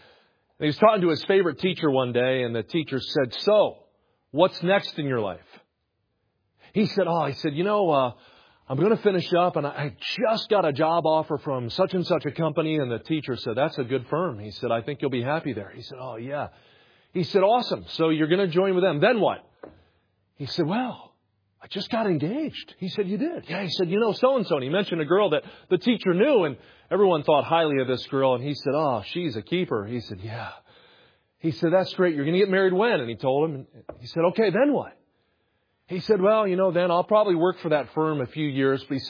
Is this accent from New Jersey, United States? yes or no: yes; New Jersey, United States; I grew up near Philly, South Jersey. So our brother from New Jersey, how you doing? And if Wawa means anything to you, you know where I grew up.